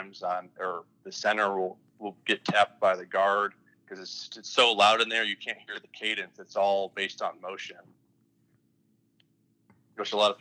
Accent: Cleveland, Ohio, United States; I grew up in Cleveland, Ohio, and I went to all boys Catholic high school, St. Edward

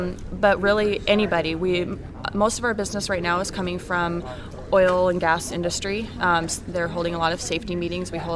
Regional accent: Washington, United States; I'm from Washington State.

